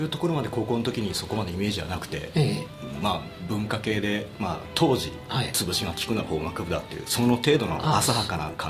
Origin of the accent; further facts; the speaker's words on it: Saga, Japan; also born or lived in Kawasaki; 父の転勤の関係で、2歳から14歳まで、はい、まあ、私が問題を起こした佐賀の方に実は住んでおりまして。